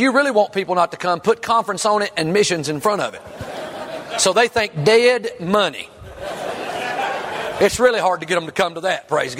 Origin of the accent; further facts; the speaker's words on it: Kentucky, United States; I thought, Canada. That's a far cry for a little Kentucky boy.